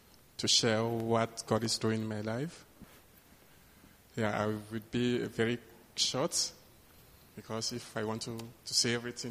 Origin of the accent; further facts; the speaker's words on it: Togo; English is a second language; Where are you from? I say, I'm from Togo. And say, ah, so you speak French? I say, yes.